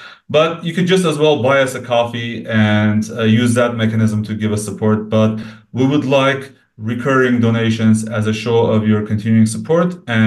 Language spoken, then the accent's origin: English; Armenia; one of my memories growing up in Soviet Armenia was going with my grandparents to these resorts